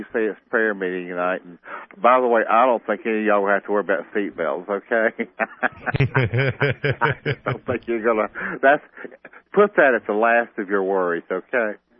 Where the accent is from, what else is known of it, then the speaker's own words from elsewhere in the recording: South Carolina, United States; he's from my home state. He's from Columbia.